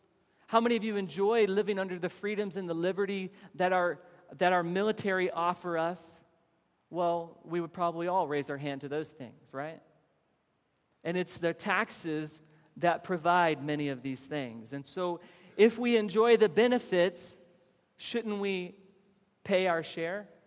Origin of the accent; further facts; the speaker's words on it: South Carolina, United States; We're from South Carolina, and so there was a shooting that took place there.